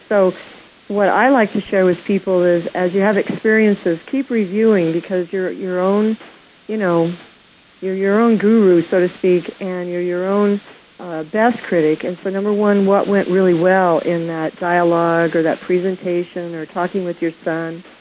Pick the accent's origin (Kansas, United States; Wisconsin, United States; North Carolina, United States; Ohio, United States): Kansas, United States; Well, you know, I grew up in Kansas originally.